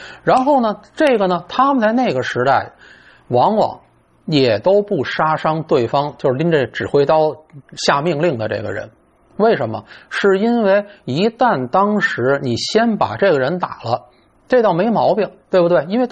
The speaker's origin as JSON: {"language": "Chinese", "region": "Beijing", "country": "China", "accent": "Beijing", "said": "对了，我们北京话叫人有面"}